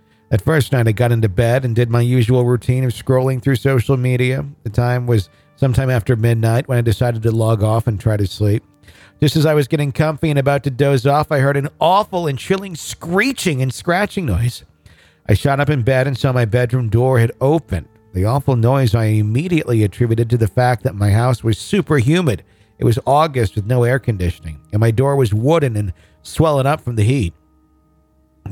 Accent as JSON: {"language": "English", "region": "Wisconsin", "country": "United States", "said": "If it was Wisconsin, could I do it because I'm from Wisconsin?"}